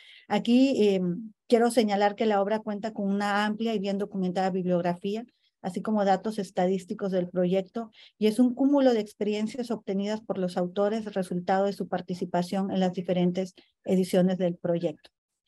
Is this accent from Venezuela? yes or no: no; Mexico; como mexicanas del futuro